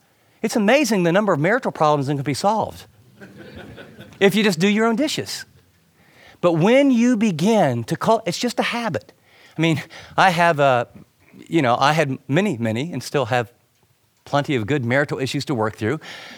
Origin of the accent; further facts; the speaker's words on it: Ohio, United States; born there; And I love Ohio. I was born in Ohio, but this gas station wasn't very nice.